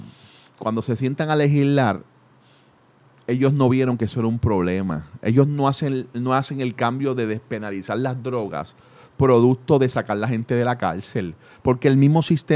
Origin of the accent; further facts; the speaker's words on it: Puerto Rico; que tenemos como los puertorriqueños que somos